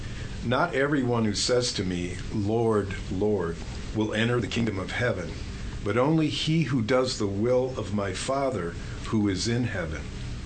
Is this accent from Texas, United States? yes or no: yes; Texas, United States; now in Champaign-Urbana, United States; Yeah, we came from Texas 4 years ago, I think, now.